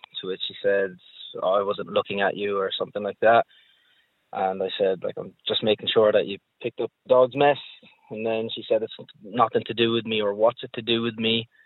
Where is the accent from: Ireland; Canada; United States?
Ireland; Wexford, Leinster; also born or lived in England; I've moved back and forth probably from when I was born to Wexford a few times, but been residing here permanently since I was maybe 12 or 13.